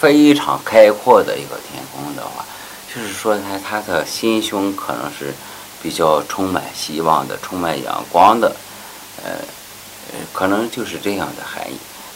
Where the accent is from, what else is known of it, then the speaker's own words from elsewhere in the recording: China; 就是我们中国人在讲这个心情不太好的时候，都会说，心情灰蒙蒙的。